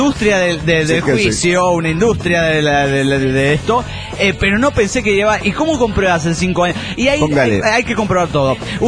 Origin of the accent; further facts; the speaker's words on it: Tucumán, Argentina; de Tucumán.